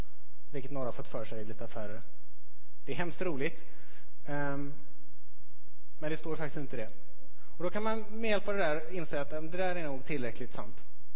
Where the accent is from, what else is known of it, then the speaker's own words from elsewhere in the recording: Sweden; Och tittar ni på det där så kommer ni kunna säga att här står det att jag är svensk.